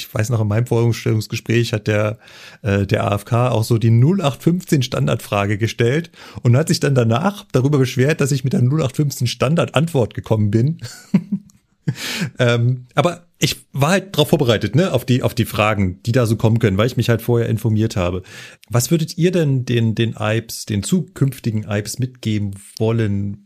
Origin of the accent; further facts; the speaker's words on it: Berlin, Germany; ich bin ja eigentlich Berliner und habe mich in München beworben, habe damals ja auch noch in Berlin gewohnt